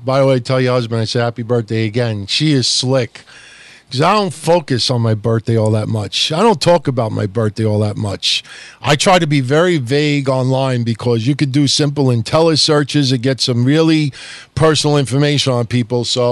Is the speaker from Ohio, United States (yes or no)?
no; New York, United States; And I'm from New York all my life, so on the Northeast, I guess Bruno was the guy